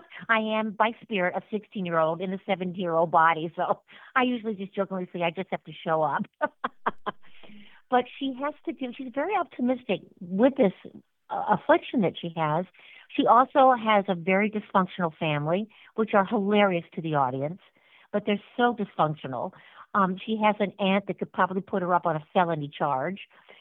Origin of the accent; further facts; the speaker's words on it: Sioux City, Iowa, United States; born there; I was born in Sioux City, Iowa. My dad was a professor at Morningside College, and my mother also was an adjunct teacher there.